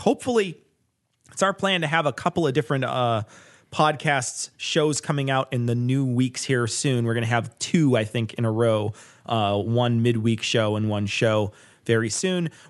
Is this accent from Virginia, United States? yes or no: no; Illinois, United States; I'm from Illinois. I don't know how to spell things.